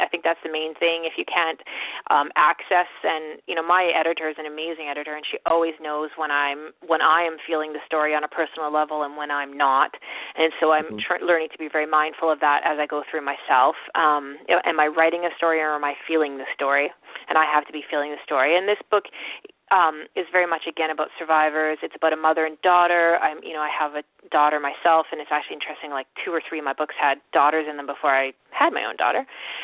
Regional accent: Canada; Yeah, well, I'm Canadian, of course, but the Germans love Canada.

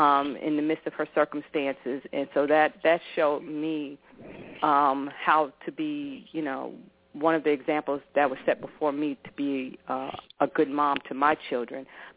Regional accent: New York, United States; when my parents worked when we, you know, were growing up in New York.

